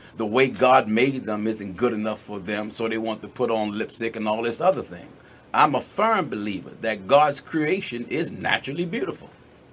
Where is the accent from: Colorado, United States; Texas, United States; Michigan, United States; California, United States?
California, United States; Huntington Park; I grew up in Huntington Park.